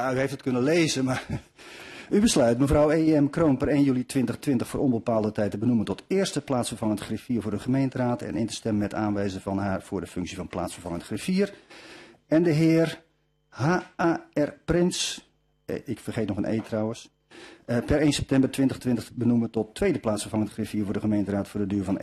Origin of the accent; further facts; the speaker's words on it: Leiden, South Holland, Netherlands; ik ben een Leidenaar